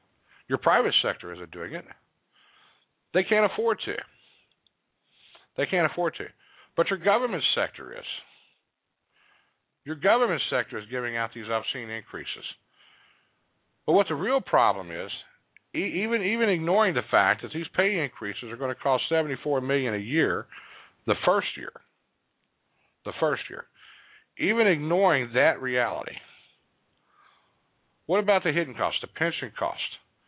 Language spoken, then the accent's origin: English; Kentucky, United States; including right here in my home state of Kentucky.